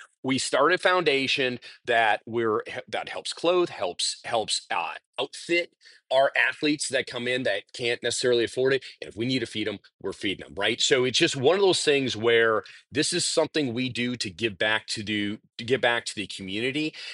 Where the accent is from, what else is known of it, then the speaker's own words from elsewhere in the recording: Sioux City, Iowa, United States; so my hometown is a town called Sioux City, Iowa. All right. Our plant's in Pender, Nebraska, 40 minutes south of Sioux City, Iowa. I grew up in Sioux City, Iowa.